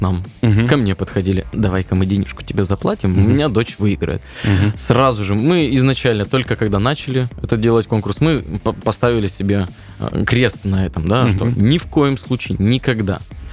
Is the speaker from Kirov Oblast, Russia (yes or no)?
yes; Kirov, Kirov Oblast, Russia; говорю, я из Кирова, они такие, о, мы знаем Киров.